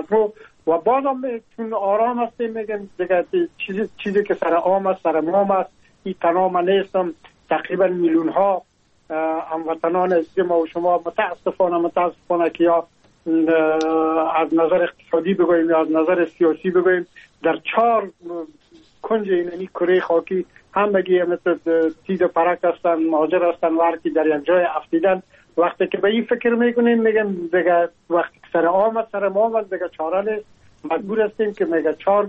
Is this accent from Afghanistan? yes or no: yes; Afghanistan; now in France; ما هم در جمع عموم مردمایی بودم که از افغانستان بر آمدم و تقریبا این 3 سال میشه که من در فرانسه زندگی میکنم